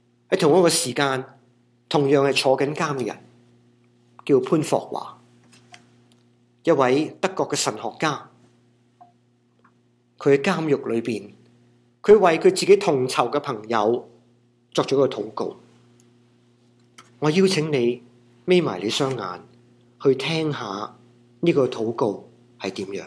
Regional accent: Hong Kong; 如果你和我一样都来自香港的话

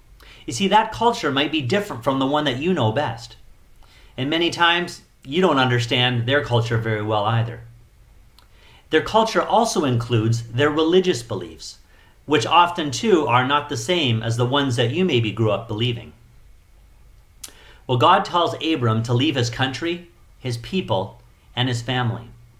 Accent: Canada; I suspect that he was proud that he was from the land of Ur, in the same way that I'm proud that I'm Canadian, and you might be the same way.

